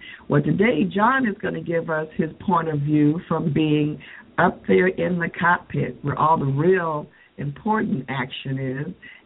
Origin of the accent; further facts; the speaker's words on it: Chicago, Illinois, United States; I'm from Chicago and in Chicago, and we've had extreme weather the last couple of weeks.